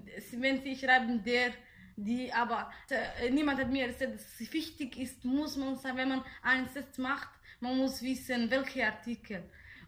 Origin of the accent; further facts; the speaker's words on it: Somalia; first language Somali; German is a second language; now in Austria; ich komme aus Somalia und ich bin seit vier und halbes Jahr in Österreich.